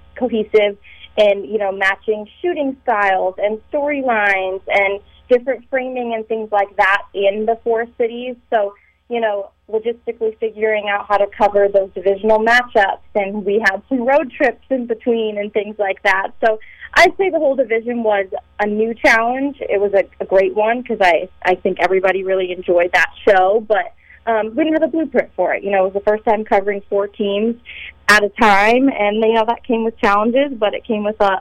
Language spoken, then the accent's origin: English; Green Bay, Wisconsin, United States; Well, I grew up in Green Bay, and the Packers have never been on Hard Knocks